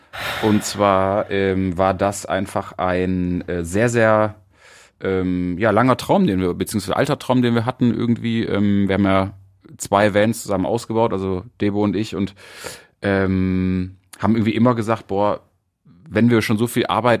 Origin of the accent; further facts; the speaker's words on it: Mülheim, North Rhine-Westphalia, Germany; Ich komme aus Mülheim, bin hier geboren, irgendwie meine wilde Zeit hier verlebt